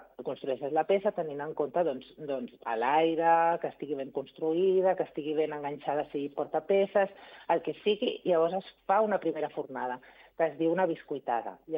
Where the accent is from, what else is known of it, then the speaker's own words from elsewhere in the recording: Barcelona, Catalonia, Spain; Jo, per exemple, que vinc molt a Barcelona i sóc del barri de Gràcia